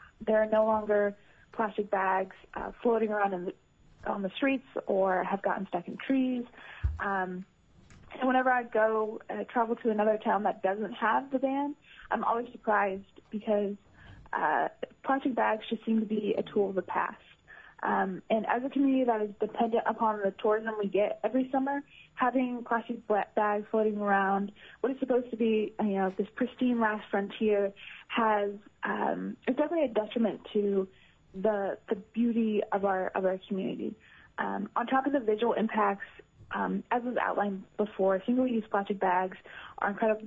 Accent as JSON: {"language": "English", "town": "Solana", "region": "Alaska", "country": "United States", "said": "I'm from Solana, Alaska, and I'm representing Alaska Youth for Environmental Action."}